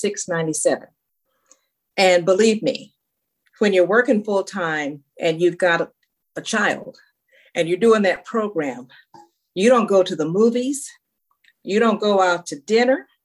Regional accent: Los Angeles, California, United States; South Central Los Angeles.

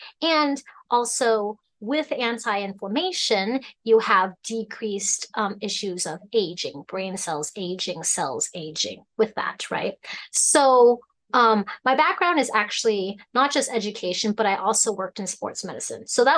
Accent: Alaska, United States; growing up in Alaska who didn't fit in my regular extended family, who mostly now lives in Southern California, because I was just so different culturally.

